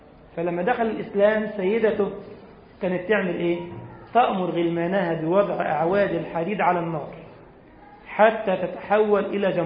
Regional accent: Egypt; الله تعالى أن يحفظ بلدنا مصر وأهلها من الفتن ما ظهر منها وما بطن

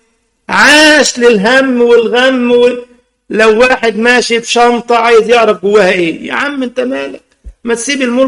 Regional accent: Egypt; الجلابية يعني، انتوا زي عندنا في مصر يعني، والمغاربة بتسموها الجلابة ها؟

